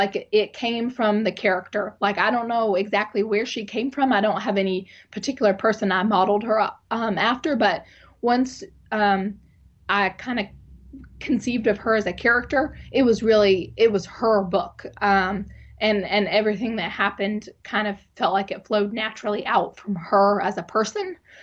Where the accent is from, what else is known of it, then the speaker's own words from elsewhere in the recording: Alderson, West Virginia, United States; I grew up in Greenbrier County in Alderson. I was born on Muddy Creek Mountain, about 5 miles outside of Alderson, and lived there until I was 18.